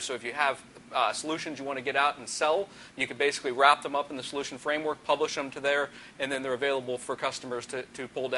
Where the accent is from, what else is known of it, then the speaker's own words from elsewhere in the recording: Colorado, United States; Well, you're from New Zealand. I'm from Colorado. Why can't we highlight Colorado?